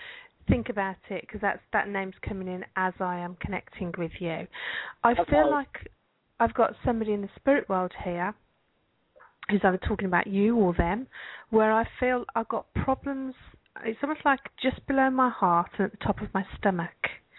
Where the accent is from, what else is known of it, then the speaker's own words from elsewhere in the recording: Birmingham, West Midlands, United Kingdom; accent: Brummy; I'm what you might call a Brummy. I come from Birmingham in England.